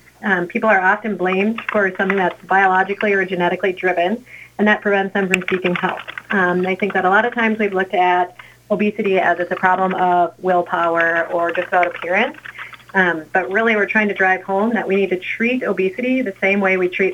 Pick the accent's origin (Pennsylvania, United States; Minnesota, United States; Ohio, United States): Minnesota, United States; Montevideo; I was born and raised in Montevideo, so having the opportunity to come back and serve my community